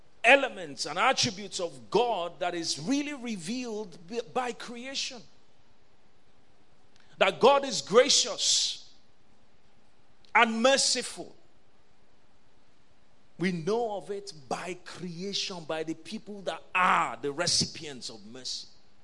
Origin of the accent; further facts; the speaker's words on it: Enugu, Enugu State, Nigeria; I grew up in Enugu.